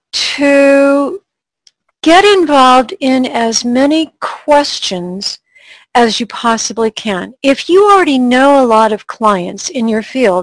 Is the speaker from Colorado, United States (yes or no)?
yes; Colorado, United States; I'm from Colorado and I'm watching the cannabis industry.